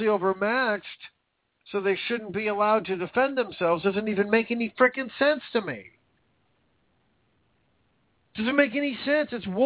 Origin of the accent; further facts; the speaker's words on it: United States; I mean, I'm born and raised in America, but I'm all German.